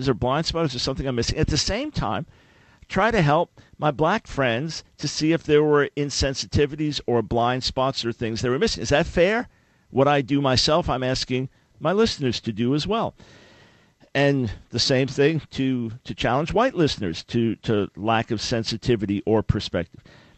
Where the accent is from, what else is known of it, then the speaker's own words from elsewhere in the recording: New York City, New York, United States; I am a white man who was born and raised in New York City, Long Island.